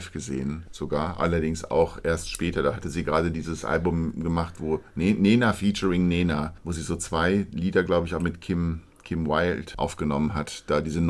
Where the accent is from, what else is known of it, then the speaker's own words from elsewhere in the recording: Northern Germany, Germany; da wo ich herkomme, nicht passen, wenn jemand sagen würde, Grüß Gott.